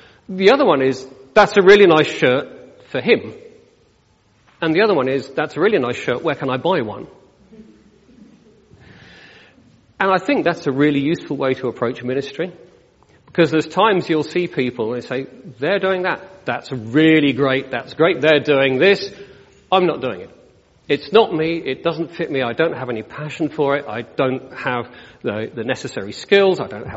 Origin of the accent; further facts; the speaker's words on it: United Kingdom; you're British, then of course we don't have desires and we don't show any emotion because we're British.